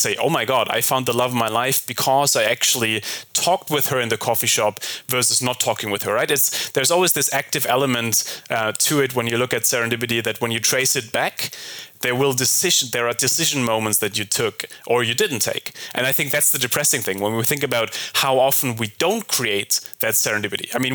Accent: Heidelberg, Baden-Württemberg, Germany; So I grew up in Heidelberg and you know, it's a very cozy city

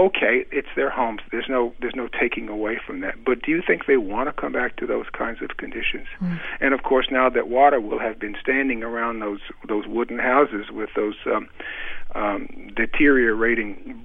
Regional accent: New Orleans, Louisiana, United States; also born or lived in Mississippi; I was born in Mississippi, but did spend a lot of my growing up years in New Orleans

